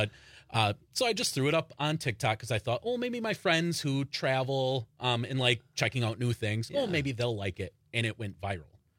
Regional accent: Green Bay, Wisconsin, United States; Green Bay.

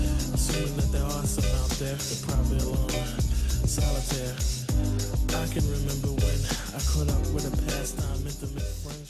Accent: Chicago, Illinois, United States; also born or lived in California; I was born and raised in Chicago, moved up here in junior high, back to Chicago, then California.

